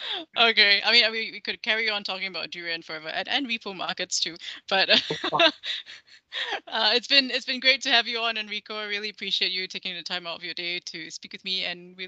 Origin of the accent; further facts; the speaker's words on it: Malaysia; it's one of the things that make me proud to be a Malaysian